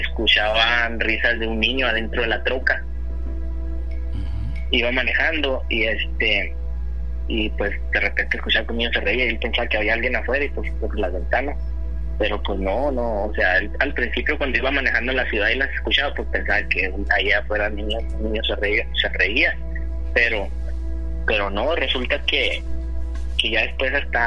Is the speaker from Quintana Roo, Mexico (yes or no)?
no; Delicias, Chihuahua, Mexico; yo soy de Delicias, Chihuahua.